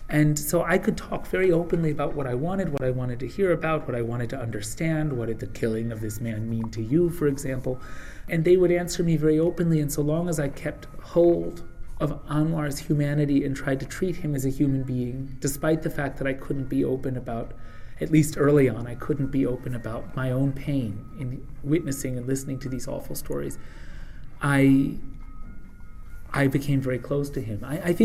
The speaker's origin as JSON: {"language": "English", "country": "United States", "said": "they assumed that I was on their side because I am an American"}